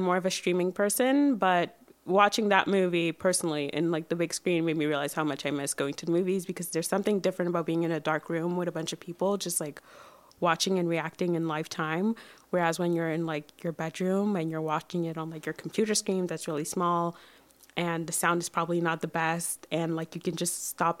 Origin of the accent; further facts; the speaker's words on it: Saint-Léonard, Quebec, Canada; But it's a great place to grow up. And I think my funniest anecdote about growing up in Saint-Léonard is